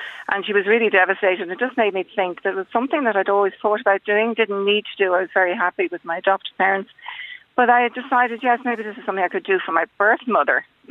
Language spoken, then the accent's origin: English; Cork, Munster, Ireland; born there; I was born in Cork to an unmarried lady who couldn't keep me.